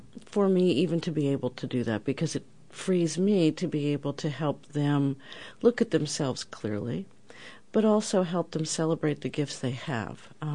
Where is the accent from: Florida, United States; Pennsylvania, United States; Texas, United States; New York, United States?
New York, United States; also born or lived in New Jersey; So I was a brand new baby when they moved there, so I grew up in New York.